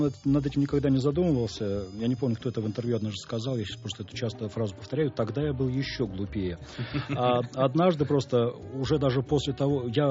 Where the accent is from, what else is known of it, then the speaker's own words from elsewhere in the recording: Krasnoturyinsk, Sverdlovsk Oblast, Russia; also born or lived in Moscow; Я родом из Свердловской области, из маленького промышленного городка Краснотурьинска.